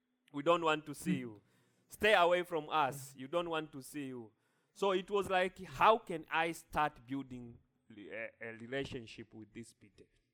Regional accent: Tanzania; now in Nigeria; So, and imagine I'm coming from Tanzania. Of course, I'm from Africa.

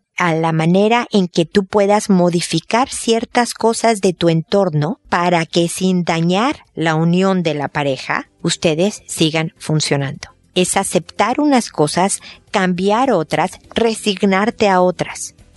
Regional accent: Mexico; yo recibo consultas de México, de donde soy yo, de España, de Ecuador, de Argentina, de Chile

